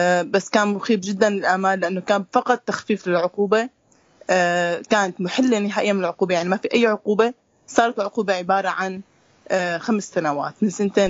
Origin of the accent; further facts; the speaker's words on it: Syria; يعني موجودة عندنا بسوريا وبالدول العربية